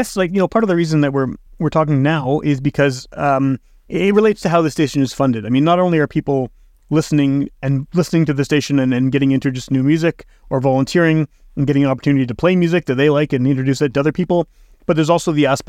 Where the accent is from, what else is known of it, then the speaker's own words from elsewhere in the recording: Winnipeg, Manitoba, Canada; I mean, I'm a little younger. It's interesting how much that story that you just told is very similar. I mean, I grew up in Winnipeg, so I had more access to record stores and things like that.